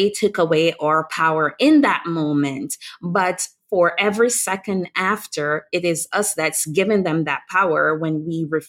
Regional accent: Jamaica; I'm Jamaican, so they're like, we forgive, but we don't forget.

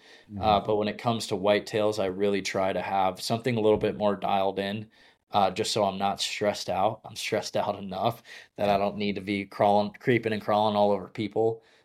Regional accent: Michigan, United States; now in Iowa, United States; I grew up in Michigan and then Iowa for 4 years.

